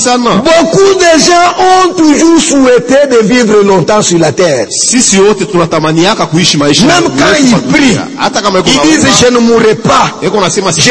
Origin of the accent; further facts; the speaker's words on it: Kinshasa, DR Congo; Chez nous à Kinshasa